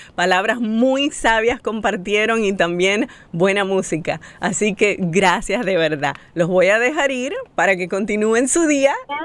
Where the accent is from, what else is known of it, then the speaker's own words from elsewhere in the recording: Dominican Republic; Lo reconozco, no solamente, obviamente, como dominicana, pero es así, es así.